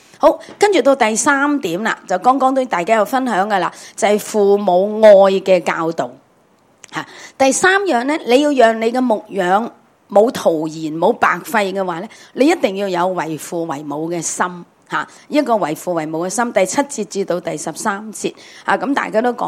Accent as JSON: {"language": "Cantonese", "country": "China", "said": "其实因为我觉得我系中国人，咁我要教佢尊重我哋"}